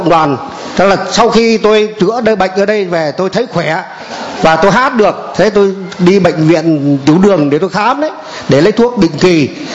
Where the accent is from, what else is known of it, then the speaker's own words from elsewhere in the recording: Thanh Hoa, Vietnam; năm nay 74 tuổi, tôi ở người Thanh Hóa, người bên Lương.